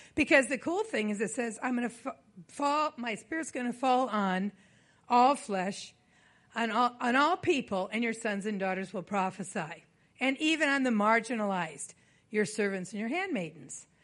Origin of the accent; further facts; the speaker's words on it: United States; excuse me, I'm American, and I just can't get the protocol.